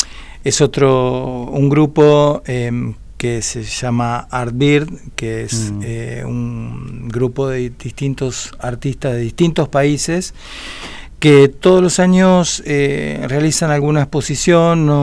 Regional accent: Buenos Aires, Argentina; born there; moved away as an adult; now in Patagonia, Argentina; yo nací en Buenos Aires y con 22 años me fui a vivir a Patagonia.

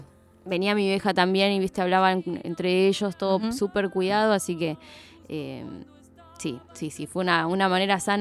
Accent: Ramos Mejía, Buenos Aires Province, Argentina; Nosotros somos de Ramos, de zona oeste.

